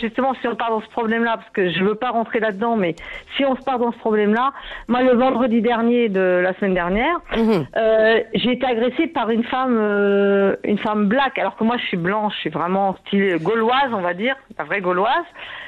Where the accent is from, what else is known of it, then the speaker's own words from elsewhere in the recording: France; Moi je suis française, typique française, catholique d'origine, athée.